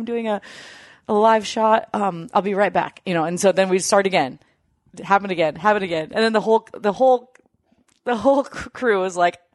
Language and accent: English; Seattle, Washington, United States; born there; I mean, ironically, I was born at the University of Washington Hospital.